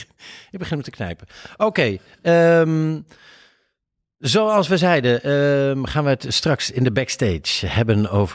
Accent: Eindhoven, North Brabant, Netherlands; In de serie praten ze Tilburgs en wij zijn van Eindhoven.

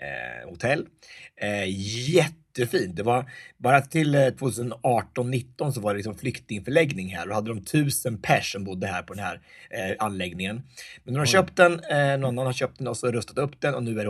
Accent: Örebro County, Sweden; Det är hemma i Närke.

